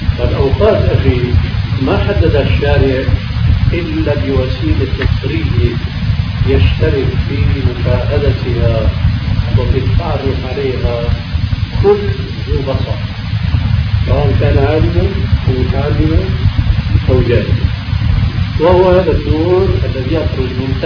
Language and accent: Arabic; Meknes, Fès-Meknès, Morocco; في بلدي مكناس مغرب